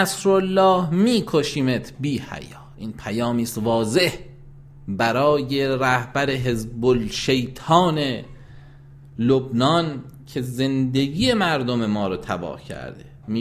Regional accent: Iran; ما ایرانی هستیم

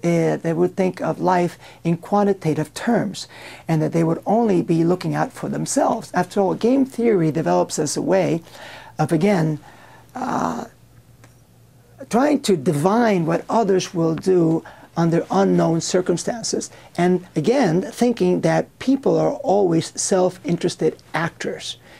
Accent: Cuba; As you probably know, I was born in Cuba, and I was there in the early years of the communist revolution in that country

